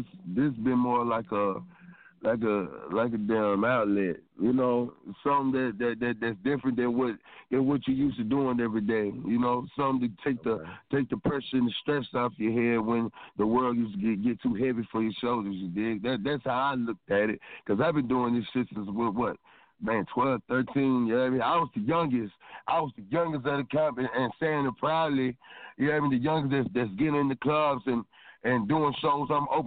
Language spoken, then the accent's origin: English; Milwaukee, Wisconsin, United States; And I'm not originally from Mississippi, though, so, you know what I'm saying, I ain't gonna, you know what I'm saying, take away credit from, man, Milwaukee, you know what I mean, downtown Milwaukee